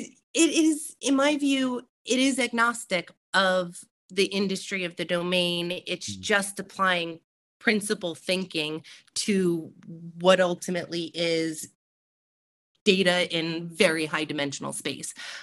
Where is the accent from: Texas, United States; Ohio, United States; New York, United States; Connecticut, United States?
New York, United States; now in United Kingdom; I mean, I came from New York, which is, if you make it there, you make it everywhere.